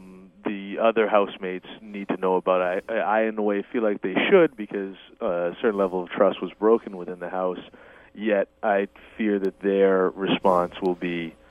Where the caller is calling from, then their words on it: Boston, Massachusetts, United States; I'm calling from Boston.